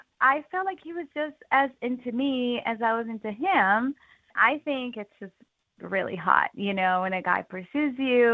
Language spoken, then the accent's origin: English; Puerto Rico; My family's from Puerto Rico.